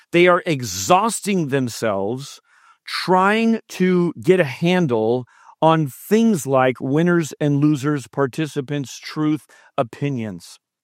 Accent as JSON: {"language": "English", "town": "San Jose", "region": "California", "country": "United States", "tie": "born or raised there", "said": "I am born and raised in San Jose, and I still live here."}